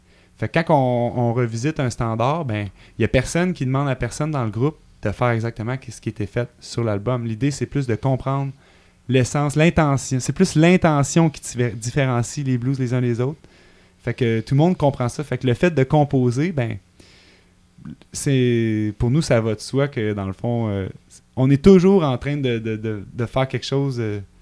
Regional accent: Mont-Tremblant, Quebec, Canada; also born or lived in Abitibi; je suis né en Abitibi. Puis après ça, mon père travaillait dans la construction. Les mines, ça allait pas bien. On a dû bouger pour Tremblant.

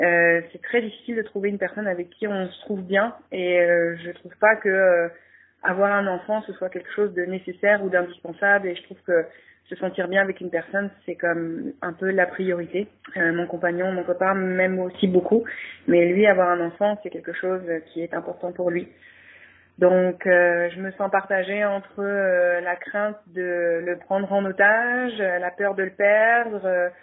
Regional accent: France; now in Montreal, Canada; j'ai 36 ans. Et je suis française, mais j'habite à Montréal, au Canada.

